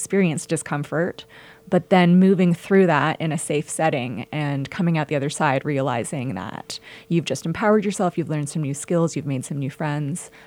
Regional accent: Canada; also born or lived in Mexico; I'm a divorced single mom, and I lived, prior to moving here, I'm from Canada originally, but I lived in Mexico, and so I kind of relocated here.

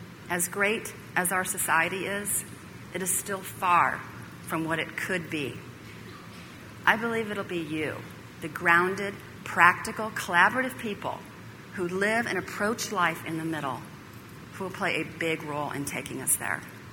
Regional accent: Kansas City, Missouri, United States; Another example is from my hometown. In Return Strategies was started by Kansas City businessman Jim Atwater.

